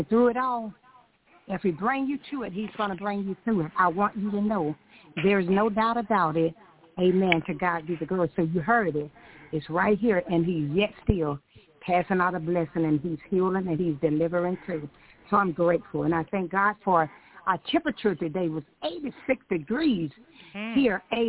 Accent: Tallahassee, Florida, United States; I'm hailing from Tallahassee, Florida.

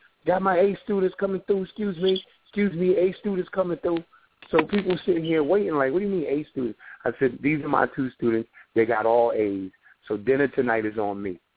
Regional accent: New York City, New York, United States; we grew up in Spanish Harlem

